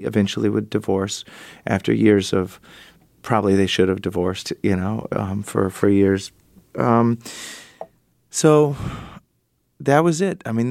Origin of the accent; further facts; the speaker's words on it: Texas, United States; But even though I grew up in Texas, I know you're not allowed to call women girls.